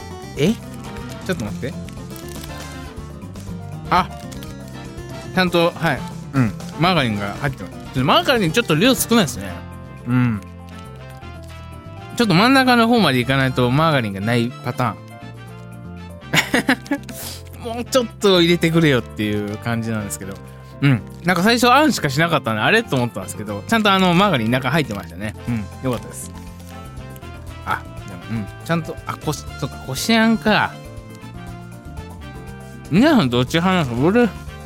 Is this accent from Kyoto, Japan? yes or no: yes; Kyoto, Japan; あのあと僕地元の京都に帰ってたりとかしてて